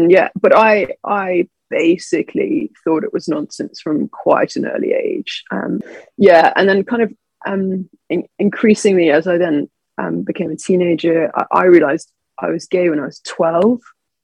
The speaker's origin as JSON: {"language": "English", "country": "New Zealand", "tie": "born or raised there", "moved": "as an adult", "lives_now": "London, United Kingdom", "said": "I live in London, but I'm not from the UK. I was born in New Zealand."}